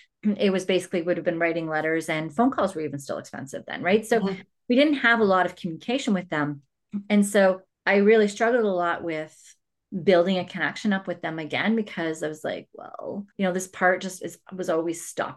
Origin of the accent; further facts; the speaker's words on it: Saskatchewan, Canada; born there; So I was born in Saskatchewan, in Canada, in Saskatchewan. And my mom's whole family was in Saskatchewan, and we spent all of our time with them.